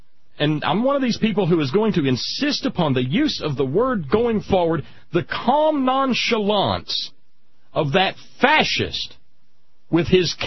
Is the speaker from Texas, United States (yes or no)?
no; Alabama, United States; also born or lived in West Virginia; you know, I grew up in Alabama and West Virginia